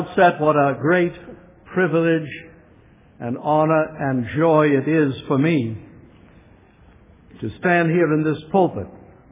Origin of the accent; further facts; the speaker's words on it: Lexington, Massachusetts, United States; also born or lived in Arlington; I was born in Arlington. How many of you are from Arlington? Ah, there. And there's no plaque, by the way, at the house where I was born, so don't look for it. And I grew up in Lexington.